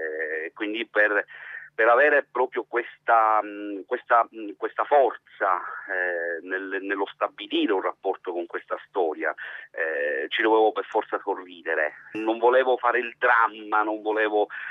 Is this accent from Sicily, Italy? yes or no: yes; Palermo, Sicily, Italy; Io sono nato a Palermo, quindi ho vissuto un'infanzia felice e infelice